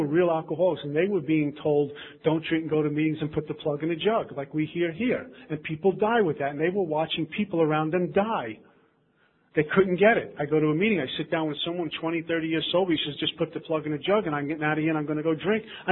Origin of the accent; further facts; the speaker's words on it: Brooklyn, New York, United States; I'm from Brooklyn. What do I know about a world map, right?